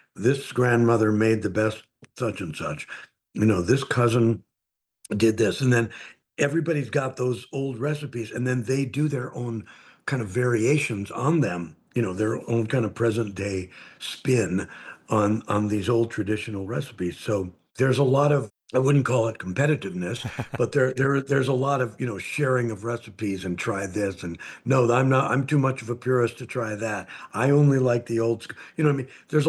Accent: Green Bay, Wisconsin, United States; I grew up in Green Bay, so close to these indigenous communities

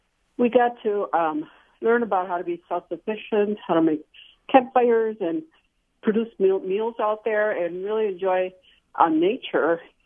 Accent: Puerto Rico; now in Milwaukee, United States; in the 50s, we came here from Puerto Rico, and we lived in Milwaukee

